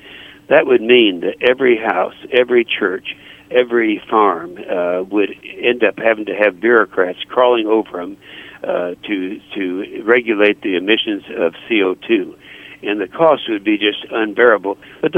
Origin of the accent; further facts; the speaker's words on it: Oklahoma, United States; I can speak with authority here because I'm from Oklahoma. It's an oil state, and kind of on the cutting edge of this, the whole energy issue.